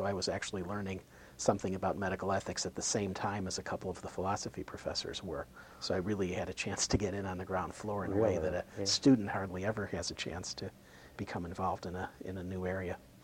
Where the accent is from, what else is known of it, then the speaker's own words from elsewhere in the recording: Illinois, United States; also born or lived in Chicago; Well, I started in the Chicago city, and my family sort of moved out with the suburbs until when I was in high school, we lived in McHenry County, which at that time was pretty rural part of Illinois